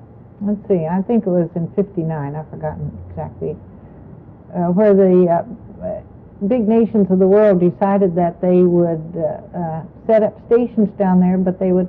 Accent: Seattle, Washington, United States; I was born and raised in Seattle, but those friends have scattered now

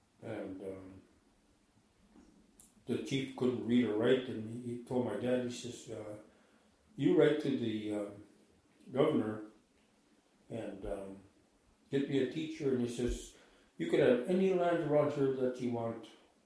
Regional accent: Dillingham, Alaska, United States; I was born on July 27, 1953, at Connect Hospital in out there in Bristol Bay. And that's pretty much where I grew up down in the Agushik village area, and then in Dillingham, my younger years.

